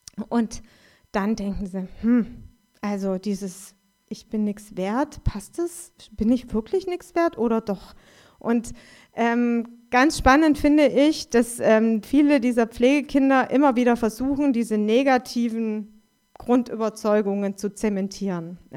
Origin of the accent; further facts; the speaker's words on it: Stuttgart, Baden-Württemberg, Germany; born there; now in Görlitz, Germany; Ich bin in Stuttgart geboren, bin jetzt seit fast 30 Jahren in Görlitz